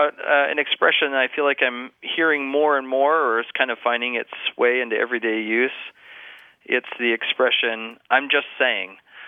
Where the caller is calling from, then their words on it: Fairbanks, Alaska, United States; I'm calling from Fairbanks, Alaska.